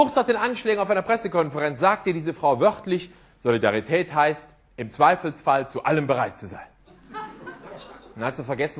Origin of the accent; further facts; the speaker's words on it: Germany; Ich habe schon Probleme genug, damit Deutscher zu sein.